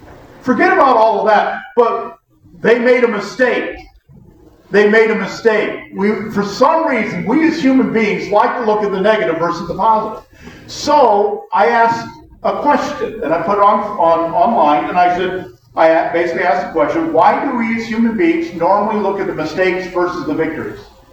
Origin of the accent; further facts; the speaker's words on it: Indiana, United States; now in Ohio, United States; Of course, you know I'm from Indiana, so, and I live in Ohio